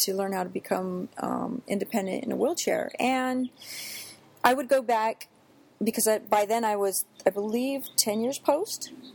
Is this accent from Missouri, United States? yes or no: no; San Diego, California, United States; born there; I was born in San Diego, California in 1969.